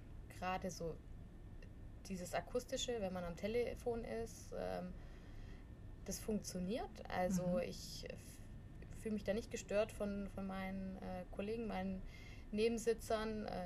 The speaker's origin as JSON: {"language": "German", "town": "Markdorf", "region": "Baden-Württemberg", "country": "Germany", "said": "Ja, also zum einen, ich komme aus Markdorf, das heißt, es ist auch so ein Stück Heimat."}